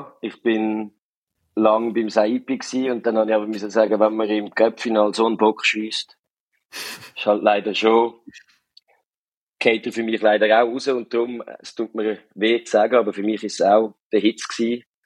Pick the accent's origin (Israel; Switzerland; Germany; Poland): Switzerland; Zurich; bin 23, ich komme aus Zürich